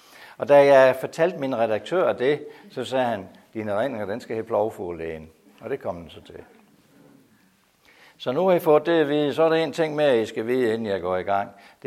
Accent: Stavning, Central Denmark Region, Denmark; now in Grenå, Denmark; Jeg er vokset op i Stavning, og så er jeg blevet en læge, og så endte jeg op i Grenå, og der har jeg været praktiserende læge.

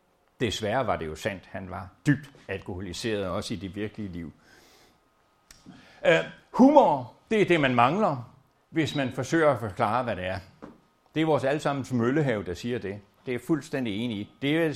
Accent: Sakskøbing, Zealand, Denmark; Jeg er student i 74 fra Maribo Gymnasium. Jeg er født og opvokset i Saxkøbing, nabobyen, men da der ikke var noget gymnasium der, så måtte jeg i de 3 år pendle frem og tilbage.

